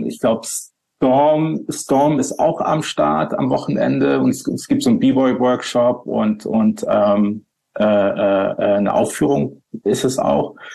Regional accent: Bremerhaven, Bremen, Germany; in meiner Heimatstadt, in meiner alten Heimatstadt Bremerhaven

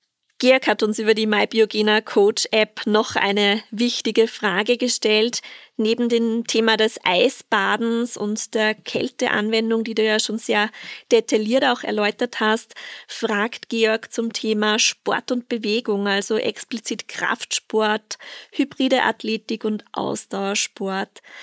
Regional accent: Koppl, Salzburg, Austria; Bei uns in Koppel, oder?

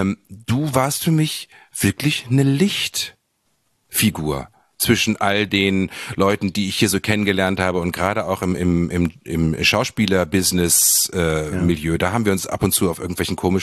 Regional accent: Germany; born or raised there

